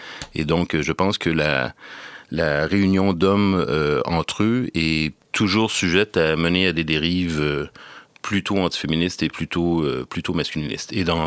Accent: Quebec, Canada; j'ai de la citoyenneté française aussi, mais je suis né au Québec et je vis au Québec, même si je passe souvent en France.

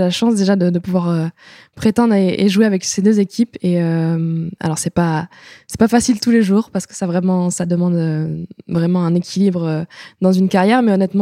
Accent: Brittany, France; je viens de Bretagne. C'était pas en tout cas à l'époque la terre promise pour faire du rugby.

